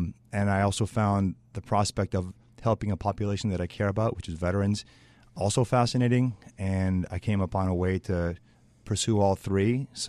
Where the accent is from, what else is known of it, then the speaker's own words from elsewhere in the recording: Chicago, Illinois, United States; So I'm from Chicago. The community here, the software development community here is vibrant and growing.